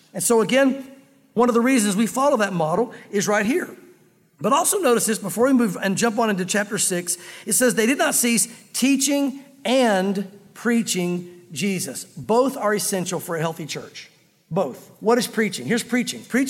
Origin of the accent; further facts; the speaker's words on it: the South, United States; But us Southerners that grew up here in the South anyway, listen, you hear the gospel all the time.